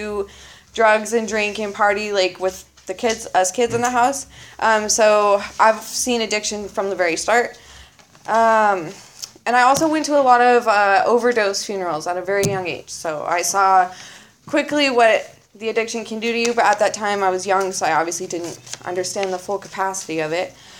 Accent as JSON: {"language": "English", "town": "Arvada", "region": "Colorado", "country": "United States", "tie": "born or raised there", "said": "I grew up in Colorado in a small suburb outside of Denver called Arvada."}